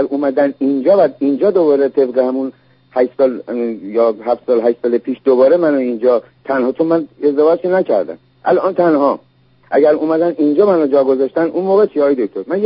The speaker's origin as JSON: {"language": "Persian", "country": "Iran", "said": "ما ایرانی هستیم،"}